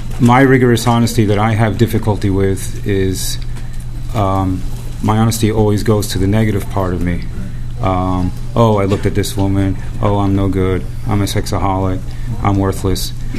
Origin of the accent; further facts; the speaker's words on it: New York, United States; I'm a sexaholic from New York.